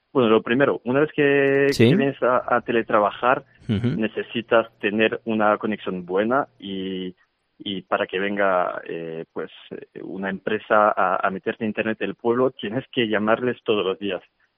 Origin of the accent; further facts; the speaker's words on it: Paris, Île-de-France, France; Spanish is a second language; moved away as an adult; now in Madrid, Spain; yo estaba trabajando en Madrid, que justo me vine a trabajar en inicio de 2020, que soy de París. Se nota con el acento, me imagino.